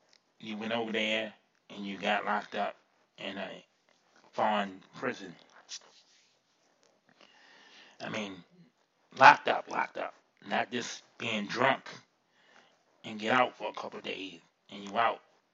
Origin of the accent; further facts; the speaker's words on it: United States; Even though I'm American, we got Americans that live in China.